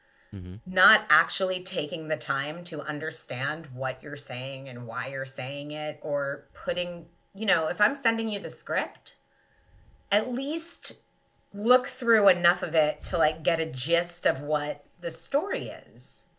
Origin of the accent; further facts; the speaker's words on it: New York, United States; I live in New York. I'm from New York.